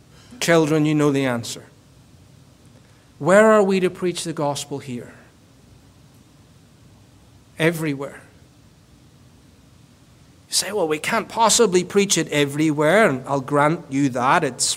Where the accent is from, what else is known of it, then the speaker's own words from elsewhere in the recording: Northern Ireland, United Kingdom; I grew up in Northern Ireland.